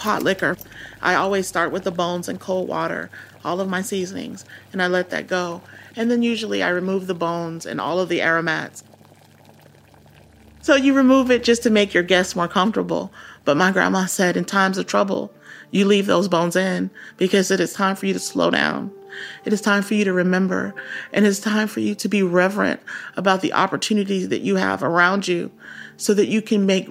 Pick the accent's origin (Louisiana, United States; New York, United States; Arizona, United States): Louisiana, United States